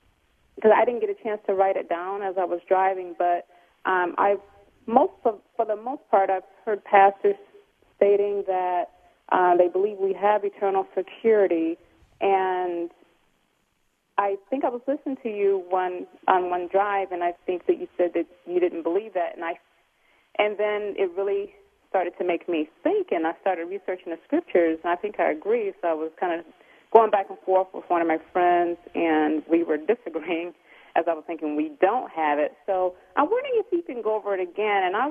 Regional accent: East Coast, United States; now in West Coast, United States; I'm from the East Coast, and I moved over to the West Coast about a year and a half ago

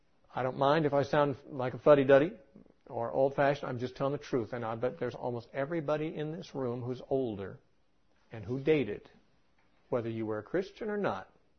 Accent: California, United States; Maybe I'm just a Californian, and you're an Idahoan.

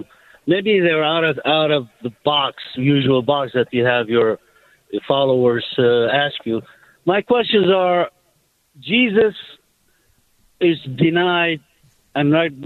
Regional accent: Nineveh, Iraq; And I happen to be born and raised in Nineveh. I'm an Assyrian. And I lived from about 5 minutes from the mosque that the ISIS blew up, that was named Jonah's Mosque or Temple, whatever.

